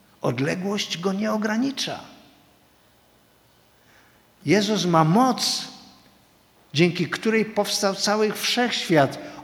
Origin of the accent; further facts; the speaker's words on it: Silesian Voivodeship, Poland; I ponieważ jestem Hanys zagorzałym kibicem piłki nożnej